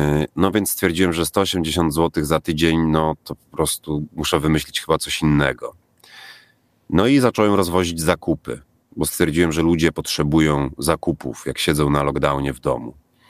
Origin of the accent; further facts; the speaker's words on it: Lublin Voivodeship, Poland; pochodzę z rodziny, gdzie od dzieciaka uczono mnie pracy, gdzie wychowywałem się na wsi pod Kazimierzem Dolnym i jak miałem już z 8-10 lat, to już umiałem kopać ziemniaki.